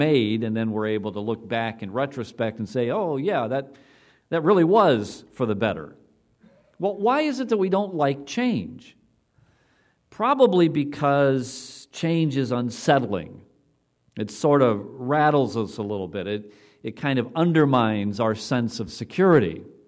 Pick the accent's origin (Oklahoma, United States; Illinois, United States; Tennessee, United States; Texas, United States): Illinois, United States; Chicago; born there; Well, I was born in Chicago, but I don't remember anything about it. So off we moved to Chicago.